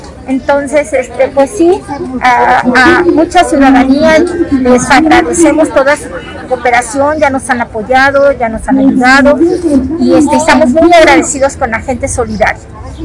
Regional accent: Xalapa, Veracruz, Mexico; Soy de Jalapa, Veracruz, y represento a mi colectivo.

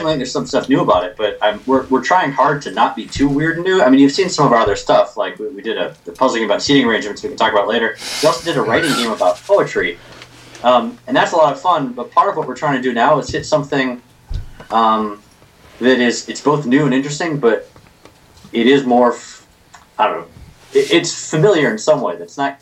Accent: Michigan, United States; So, like I said, I'm from Michigan

